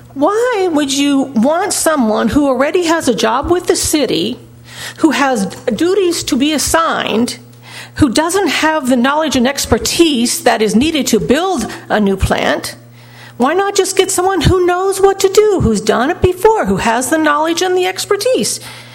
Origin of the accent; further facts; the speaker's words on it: Morro Bay, California, United States; I'm from Morro Bay here.